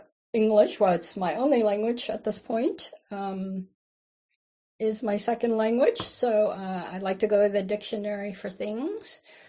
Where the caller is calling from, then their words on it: California, United States; I'm zooming in from Southern Pomo, Greaton, Rancheria land.